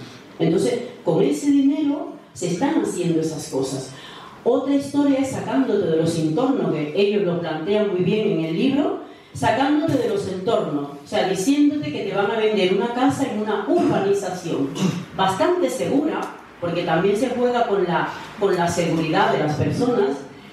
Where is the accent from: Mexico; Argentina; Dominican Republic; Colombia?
Dominican Republic; en mi país hay unas casas que se llaman Casas Dominican Shore